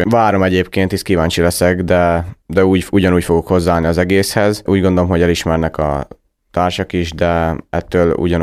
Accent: Kiskunhalas, Bács-Kiskun, Hungary; Igen, jó érzés, hiszen ez az otthon, amit nőttem föl kisgyerekkorom óta.

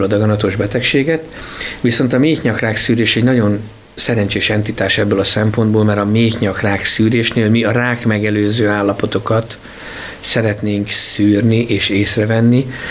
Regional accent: Szeged, Csongrád-Csanád, Hungary; now in Kiskunhalas, Hungary; már most lassan másfél éve élek Kiskunhalason. Én 53 évig Szegeden éltem, ott születtem, ott jártam iskolába.

